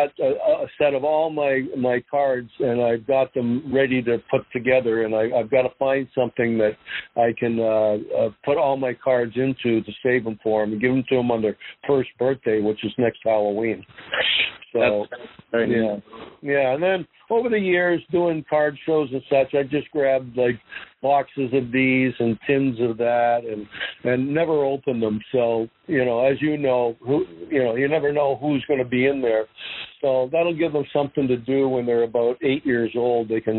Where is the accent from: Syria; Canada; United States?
Canada; Toronto, Ontario; I grew up in Toronto in the 60s.